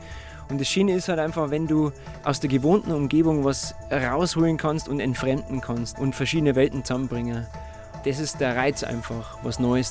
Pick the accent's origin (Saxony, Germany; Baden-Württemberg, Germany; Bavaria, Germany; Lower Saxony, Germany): Bavaria, Germany; Ich bin ein Bayer